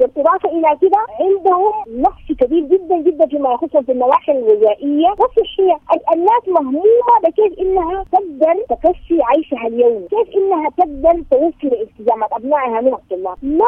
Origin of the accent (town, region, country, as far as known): Darfur, Sudan